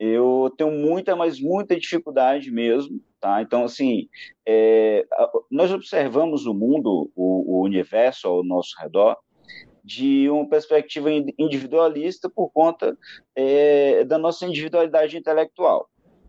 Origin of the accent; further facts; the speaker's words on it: Teresina, Piauí, Brazil; now in Curitiba, Brazil; sou natural de Teresina, Piauí, exatamente.